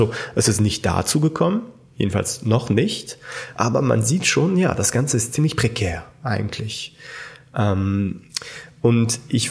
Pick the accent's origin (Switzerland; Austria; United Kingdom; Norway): Switzerland; als Schweizer